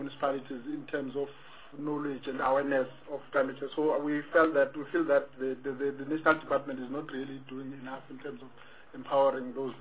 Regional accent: Soweto, Gauteng, South Africa; we've noticed that here, especially in Soweto, because we are from Soweto

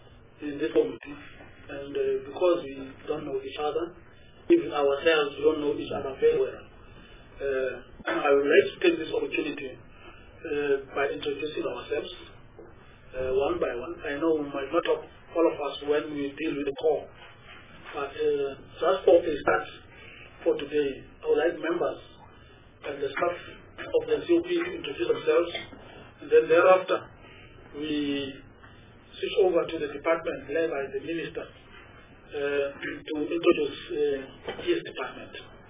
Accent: Port Elizabeth, Eastern Cape, South Africa; I come from the Eastern Cape, PE.

